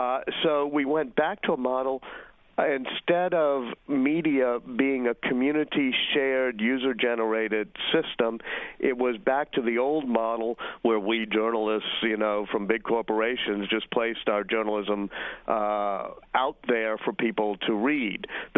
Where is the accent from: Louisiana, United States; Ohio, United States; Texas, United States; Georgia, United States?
Louisiana, United States; New Orleans; since I'm from New Orleans, I might want to read something from our state capital.